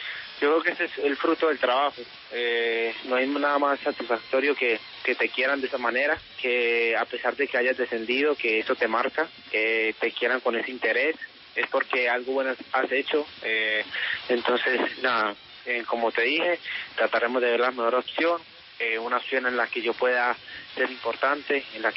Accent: Pereira, Risaralda, Colombia; Un saludo muy especial a toda la gente de Pereira. Muy orgulloso de poder estar representando bien a mi tierra

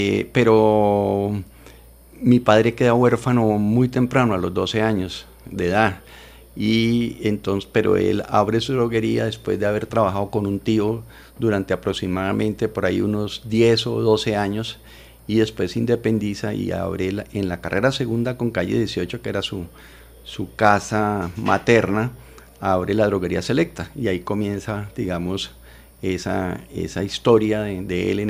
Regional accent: Ibagué, Tolima, Colombia; somos ibaguereños, tolimenses, y que desde Ibagué para todo Colombia está nuestro producto.

